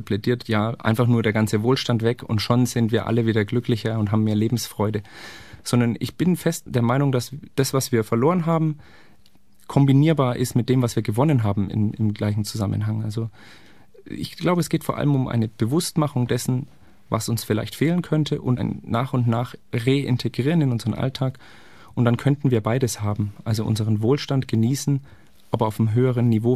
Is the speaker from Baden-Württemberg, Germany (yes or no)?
no; Bavaria, Germany; Ich komme aus dem Fränkischen, da feiert man anders